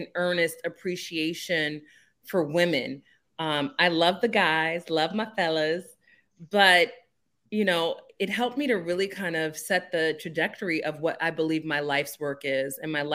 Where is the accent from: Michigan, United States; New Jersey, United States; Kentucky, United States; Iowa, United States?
New Jersey, United States; also born or lived in Newark; I was born in Newark. I was raised in the Oranges, but I will always represent Newark, New Jersey, because I'm a fifth generation Newarker.